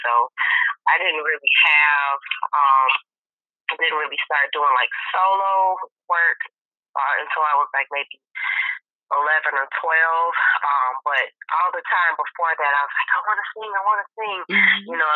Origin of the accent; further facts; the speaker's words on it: Chicago, Illinois, United States; I am from Chicago. Born and raised